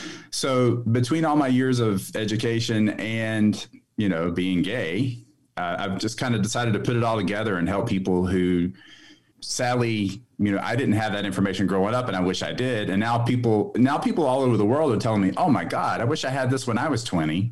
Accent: the South, United States; I mean, I grew up in the Deep South

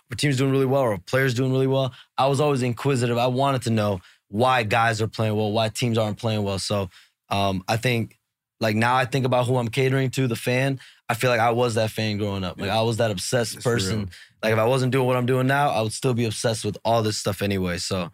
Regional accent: Chicago, Illinois, United States; I was writing a Bulls blog because I grew up in Chicago.

